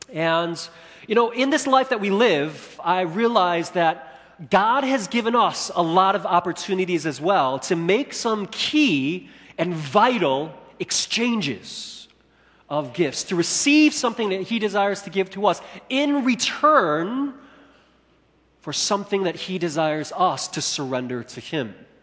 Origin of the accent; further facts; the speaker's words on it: Chicago, Illinois, United States; You know, my cousins and I, we grew up together in Chicago